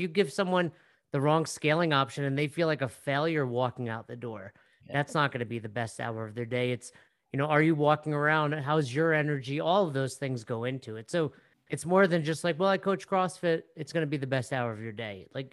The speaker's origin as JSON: {"language": "English", "region": "Northeast", "country": "United States", "said": "Like, you're just from the South, and we're from the Northeast, and MDV's on, like, we have an accent, right?"}